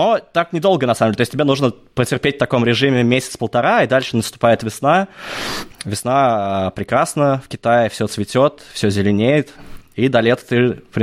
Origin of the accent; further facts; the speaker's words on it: Kazan, Tatarstan, Russia; also born or lived in Moscow; До этого я учился в Москве, и там же начал играть в регби. А родом я из Казани.